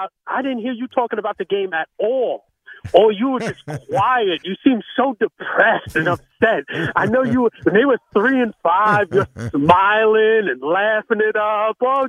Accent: United States; I said I live in New York, but I'm from America

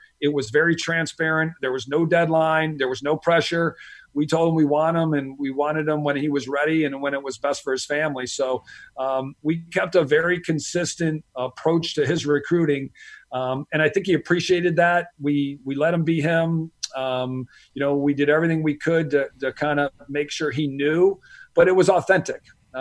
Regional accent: New York, United States; So I'm a Giants fan. I grew up in New York.

